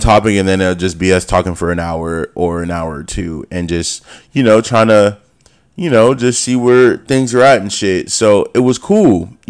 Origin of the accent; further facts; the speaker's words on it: California, United States; and I'm from California too.